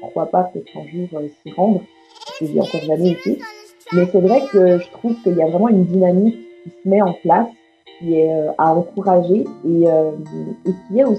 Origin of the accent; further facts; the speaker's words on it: Angola; je suis angolaise d'origine, mais je viens du nord, des Bas-Congo, en fait. Mes parents ont vécu aussi au Congo